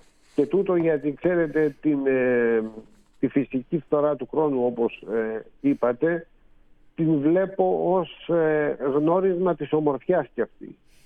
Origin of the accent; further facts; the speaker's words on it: Greece; Ξέρετε, ανήκω σε μια κουλτούρα, γεννήθηκα εδώ, είμαι Έλληνας και έλαβα την, σαν κληρονομιά, την ελληνική κουλτούρα